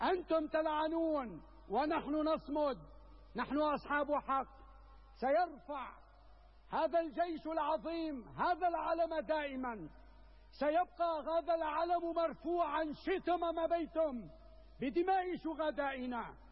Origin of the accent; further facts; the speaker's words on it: Syria; ونحن كسوريين نقف في كل ساعة وفي كل يوم وفي كل أسبوع وفي كل شهر بشرف